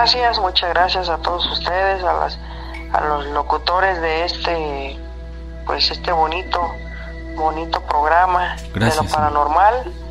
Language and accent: Spanish; Tijuana, Baja California, Mexico; Yo soy de Tijuana.